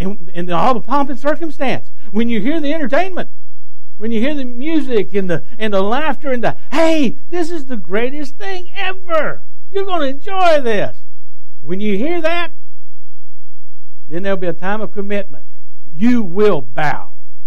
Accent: Texas, United States; I'm from Texas.

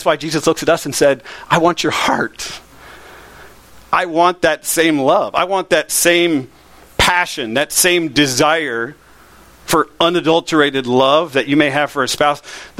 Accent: Lakeland, Florida, United States; as I mentioned before, I grew up in Lakeland.

